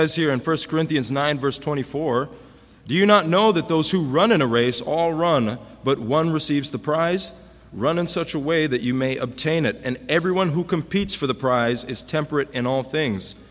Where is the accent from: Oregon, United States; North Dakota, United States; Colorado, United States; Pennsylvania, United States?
North Dakota, United States; Fargo; I'm from Fargo, North Dakota, so I mean, I'm used to a crowd of like five people and a chicken